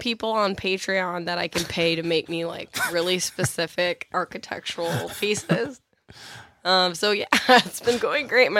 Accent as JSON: {"language": "English", "region": "Missouri", "country": "United States", "said": "and no, I'm not from Tennessee. I'm from Missouri."}